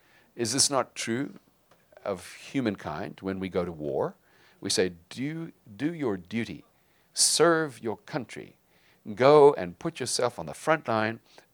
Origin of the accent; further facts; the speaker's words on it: South Africa; We grew up in South Africa